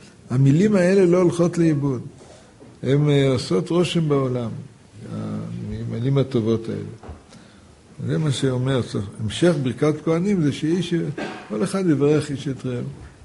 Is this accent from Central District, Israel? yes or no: no; Jerusalem, Jerusalem District, Israel; ובאופן טבעי, אני מירושלים, רגיל שכל יום עולים לדוכן, מברכים.